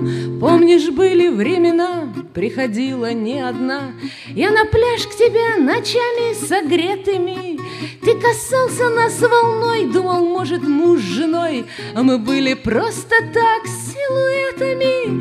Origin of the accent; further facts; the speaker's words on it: San Diego, California, United States; Дело в том, что я из Сан-Диего. Сан-Диего находится на границе с Мексикой.